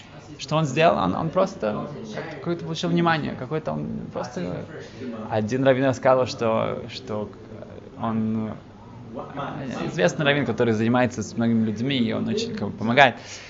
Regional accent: Switzerland; И я приехал туда из Швейцарии, я был очень одинок, я уже хотел уезжать.

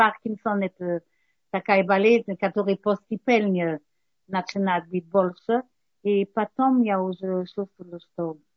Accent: Belgium; Russian is a second language; now in Israel; Я пришла из Бельгии

